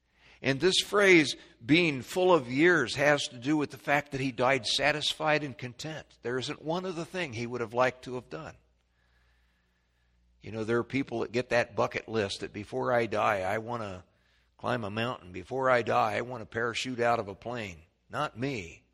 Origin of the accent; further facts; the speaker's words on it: United States; I grew up in Clark County and I went off to the far country. I mean, St. Louis and Chicago and Detroit from here, those are certainly far countries. But the Lord allowed me to come back.